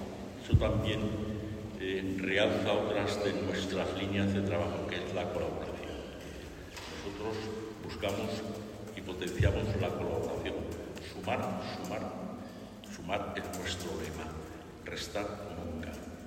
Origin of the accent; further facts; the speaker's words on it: Béjar, Castile and León, Spain; Yo soy de Béjar y ahí hay una plaza de toros verdaderamente. Es el monumento más visitado de Béjar.